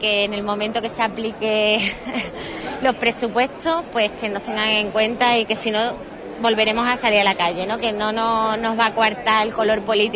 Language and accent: Spanish; Huelva, Andalusia, Spain; somos ciudadanos de Huelva